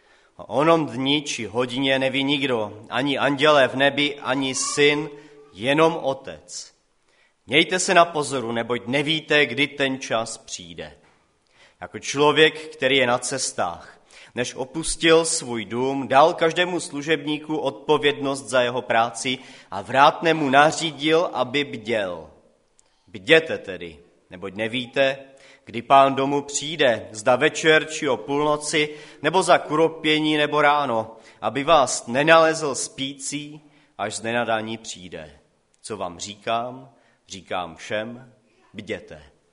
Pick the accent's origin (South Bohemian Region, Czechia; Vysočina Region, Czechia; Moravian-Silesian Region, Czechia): Moravian-Silesian Region, Czechia; Karviná; now in Frýdek-Místek, Czechia; jsem už pár let ve Frýdku, pocházím tady ze Slezska, přímo moje maminka pochází kousek odsaď, z Komorní Lhotky. Já jsem ale vyrostl v Karviné a teďkom sloužím ve Frýdku místku